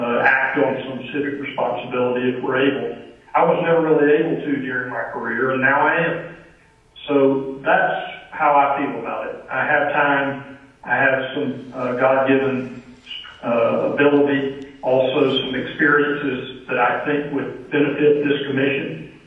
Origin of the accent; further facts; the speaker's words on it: East Point, Georgia, United States; And I grew up in East Point, Georgia. My father was a town council member for 8 years.